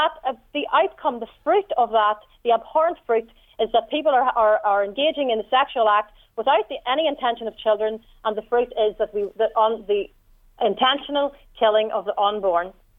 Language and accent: English; Northern Ireland, United Kingdom; I mean, you can tell from my accent that I'm from the north.